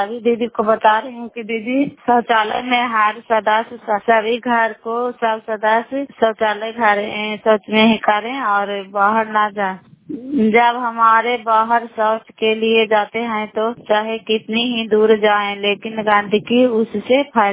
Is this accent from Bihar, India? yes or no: yes; Bairiyan, Bihar, India; नालंदा जिला कराई ब्लॉक मुकरौता पंचायत ग्राम बैरिजन की निवासी हूँ और अभी गवासपुर गांव में आई हुई हूँ।